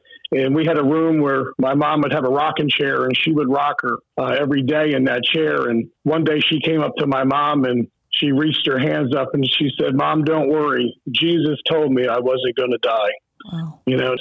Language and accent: English; Cape May, New Jersey, United States; Sure. Yes. I'm from Cape May, New Jersey. If you know anything about New Jersey, it's a good section in New Jersey. But I've been here for 54 years and going on 55.